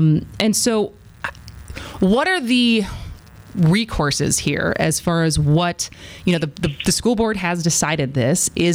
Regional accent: Madison, Wisconsin, United States; So I grew up in Madison. I was in the Madison School District.

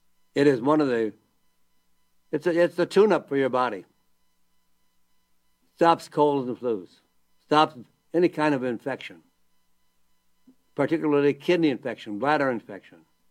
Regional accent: Green Bay, Wisconsin, United States; Well, you probably know that I am from Green Bay, Wisconsin.

